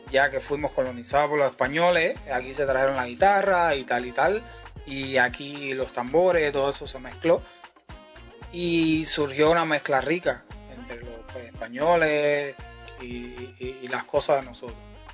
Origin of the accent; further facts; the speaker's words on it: Cuba; Nosotros somos cubanos y tenemos esa picardía, eso sale natural.